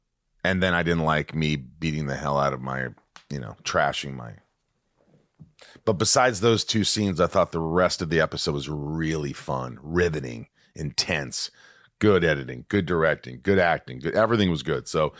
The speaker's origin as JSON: {"language": "English", "region": "Indiana", "country": "United States", "tie": "born or raised there", "said": "and I grew up in Indiana, so."}